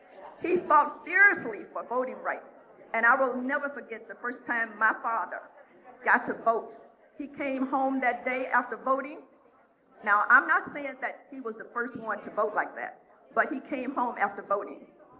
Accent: Mississippi, United States; I was born and raised in the South in Mississippi.

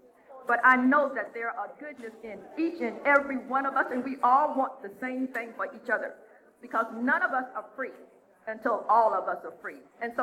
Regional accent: Mississippi, United States; I was born and raised in the South in Mississippi.

